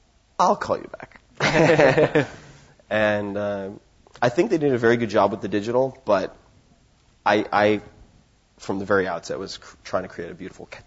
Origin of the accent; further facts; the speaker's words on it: New York, United States; No, I'm not vegetarian, but I grew up on Long Island, and there's a pretty decent bow season for deer on Long Island.